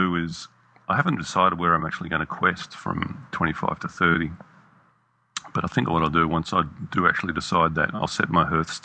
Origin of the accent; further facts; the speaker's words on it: Australia; I'm Australian, so we make words up down here